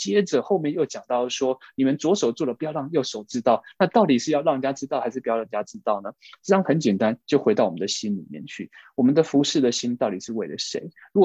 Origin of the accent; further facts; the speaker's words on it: Canada; also born or lived in Taiwan; 我是在台湾出生的，然后呢，小学的时候全家移民到加拿大，所以我不是 ABC，但是又不是 OBC